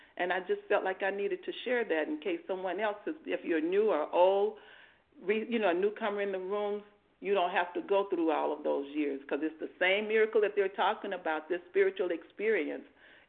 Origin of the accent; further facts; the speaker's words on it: Georgia, United States; I'm from Georgia.